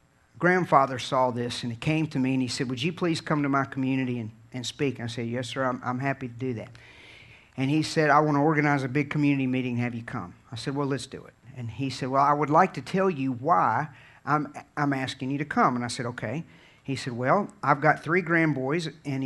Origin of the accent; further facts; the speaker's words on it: Virginia, United States; I'm telling everybody we're from Virginia